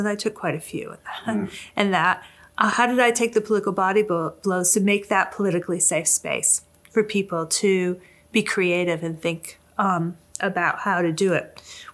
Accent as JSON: {"language": "English", "region": "Massachusetts", "country": "United States", "said": "Because I'm from Massachusetts."}